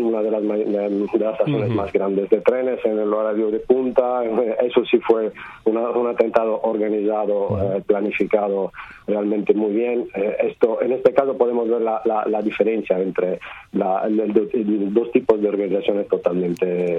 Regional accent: Italy; Spanish is a second language; now in Barcelona, Spain; Yo soy italiano en particular modo

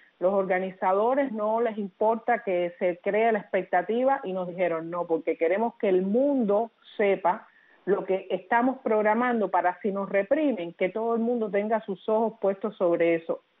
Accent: Cuba; siendo cubana, de ninguna manera y bajo ninguna circunstancia yo puedo sentirme ni por un instante alejada de lo que está pasando en nuestro país.

